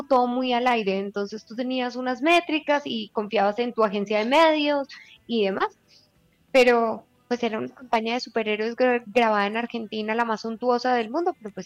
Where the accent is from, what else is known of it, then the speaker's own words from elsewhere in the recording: Manizales, Caldas, Colombia; yo soy una vieja de Manizales Caldas, Colombia.